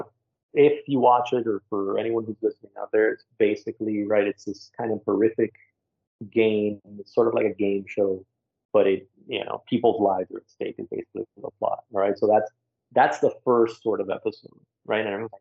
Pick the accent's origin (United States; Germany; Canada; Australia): United States; Miami, Florida; And that's what, growing up in Miami, a place like Miami, that's very much ingrained in me. I can, you know, I speak with my parents and I just switch it because there's, you know, I'm proficient in Spanish.